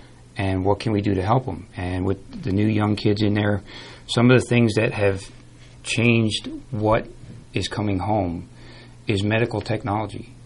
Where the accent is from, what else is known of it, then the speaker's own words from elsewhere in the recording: Clifton, United States; No, and even growing up in Clifton as a kid, I mean, we're talking mid-70s.